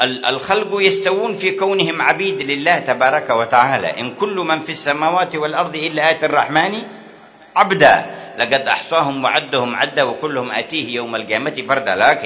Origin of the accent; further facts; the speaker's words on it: Hadhramaut, Yemen; يذكرون قرية من القرى عندنا في حضرموت